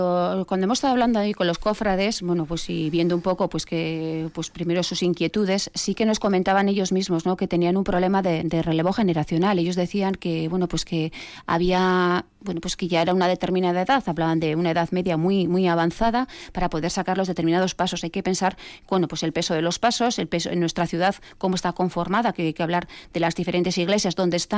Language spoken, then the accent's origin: Spanish; Basque Country, Spain; han venido a Vitoria-Gasteiz a ver cómo somos los vascos y las vascas.